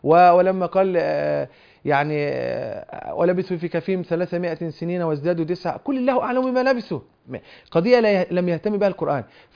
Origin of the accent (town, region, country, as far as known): Egypt